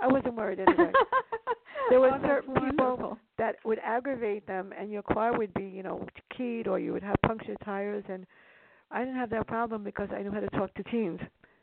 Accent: New York City, New York, United States; now in upstate New York, United States; I grew up in the South Bronx. I moved to the Bronx, a different area, until my mom died. Then we moved.

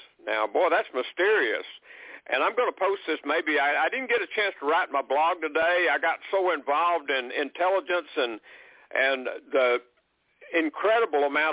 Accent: Texas, United States; I was raised in Texas

